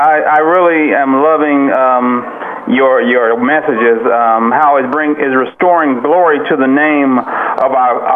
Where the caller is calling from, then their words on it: Kansas City, Missouri, United States; …, Kansas City, Missouri.